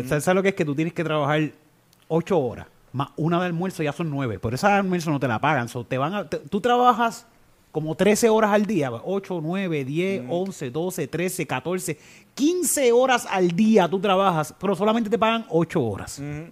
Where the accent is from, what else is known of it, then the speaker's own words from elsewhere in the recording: Carolina, Puerto Rico; nosotros los boricuas del área de Carolina...